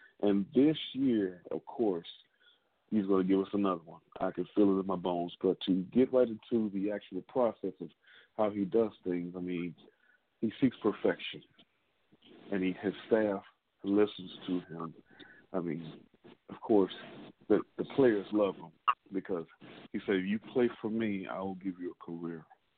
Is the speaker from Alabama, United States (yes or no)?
yes; Tuscaloosa, Alabama, United States; You know, hey, I grew up in Tuscaloosa. I love T-Town.